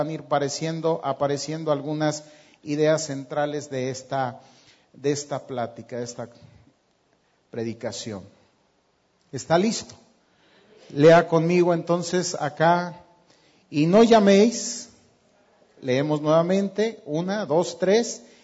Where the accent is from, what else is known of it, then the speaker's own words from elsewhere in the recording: Mexico; con un pueblo tan parecido al nuestro? Y con una realidad tan parecida a la nuestra, como pueblo mexicano